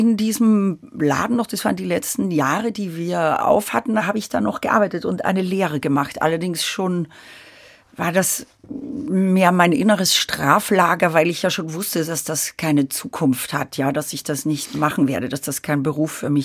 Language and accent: German; Ottensheim, Upper Austria, Austria; also born or lived in Linz; So ja, ich bin in Linz im Krankenhaus geboren, aber in Ottensheim